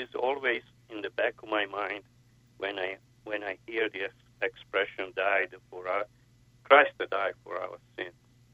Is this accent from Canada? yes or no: no; Italy; English is a second language; now in Scranton, United States; please forgive me for my heavy accent here.